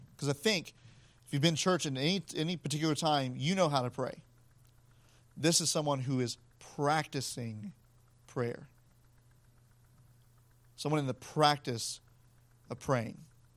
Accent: the South, United States; I said, I'm from the South. That's what we do. Like, that's how every preacher from the South prays.

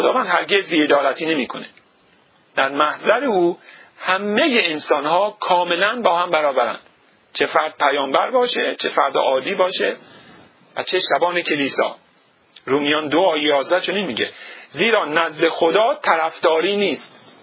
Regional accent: Iran; برای ما که در جامعه ایران بزرگ شدیم، قانون و قانونمندی هیچ معنایی نمیده

